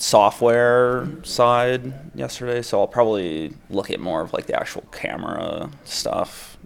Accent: Buffalo, New York, United States; now in Los Angeles, United States; I'm from Buffalo, New York, but I live in Los Angeles now.

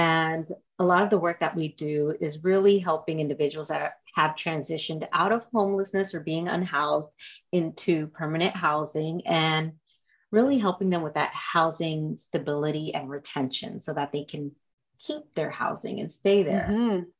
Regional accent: Maryland, United States; also born or lived in Florida; So yes, I am originally from Maryland. I am one of 8 kids. I'm number 3 from the oldest. I grew up there and after high school went to the military and after that moved to Florida

